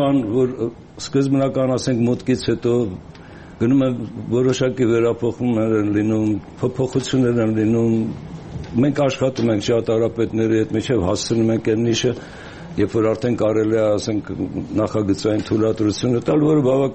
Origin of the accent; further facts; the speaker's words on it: Yerevan, Armenia; որպես Երևանցի